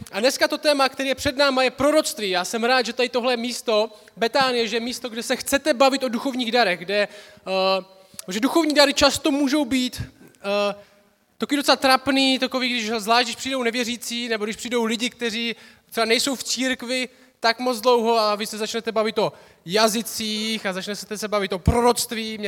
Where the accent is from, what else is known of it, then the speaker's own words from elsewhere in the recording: Šumperk, Olomouc Region, Czechia; jsem ze Šumperka, jak bylo řečeno.